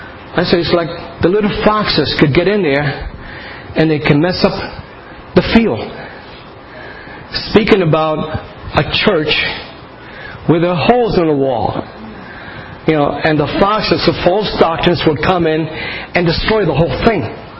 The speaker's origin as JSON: {"language": "English", "region": "New Jersey", "country": "United States"}